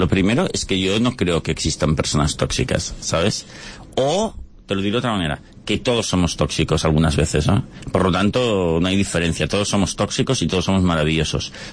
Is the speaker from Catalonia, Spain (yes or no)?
yes; Barcelona, Catalonia, Spain; yo soy de Barcelona